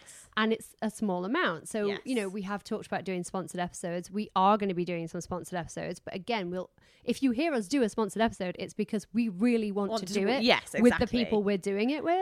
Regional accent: United Kingdom

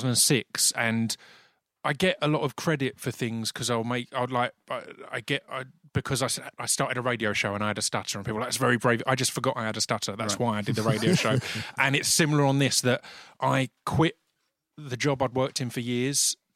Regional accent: United Kingdom; And the key was not asking for any money, because we're British, and that instantly makes you not hear things and look away and feel awkward.

